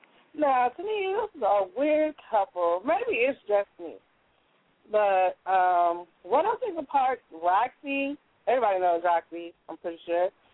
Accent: Chicago, Illinois, United States; I support … I'm from Chicago. So, you know, I have to stick with the hometown, you know, so.

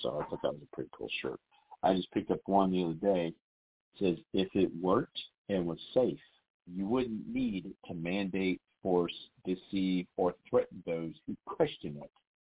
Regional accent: Dayton, Ohio, United States; I mean, where I grew up in Belmont, that's actually very rare.

